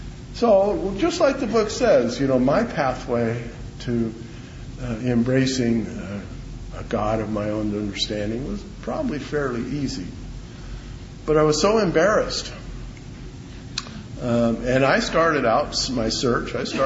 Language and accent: English; Hawaii, United States; So my growing up in Hawaii was very moving.